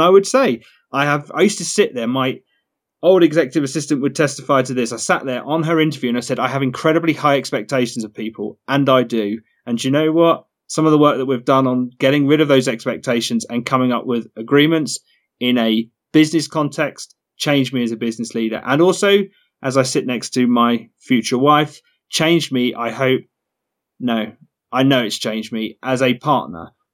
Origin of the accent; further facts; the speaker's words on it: United Kingdom; because I'm from Britain